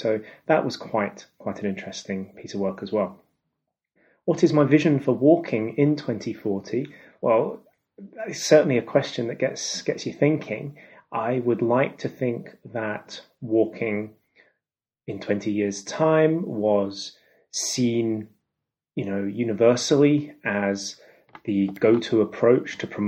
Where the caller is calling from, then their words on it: Edinburgh, Scotland, United Kingdom; I'm calling from Edinburgh in Scotland.